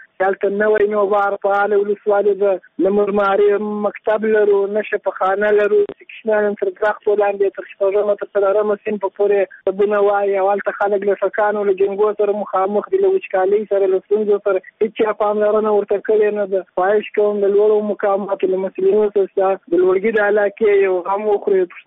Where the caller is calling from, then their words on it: Khost, Afghanistan; زه د خوست نه یو ښوونکی او زه د رادیو ته دا پیغام ثبتوم.